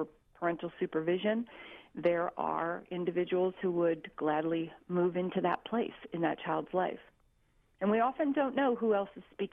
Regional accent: Midwest, United States; because I'm from the Midwest, and I would love to think that that was the ideal.

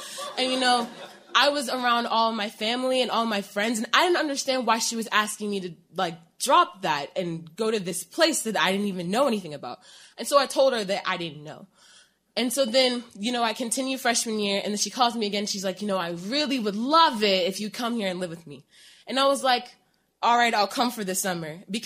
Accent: Columbus, Ohio, United States; because I'm not from here, I'm from Ohio.

